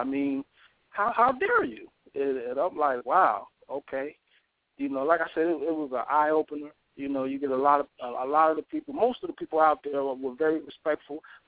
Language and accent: English; Las Vegas, Nevada, United States; You know, I'm from Las Vegas, Nevada.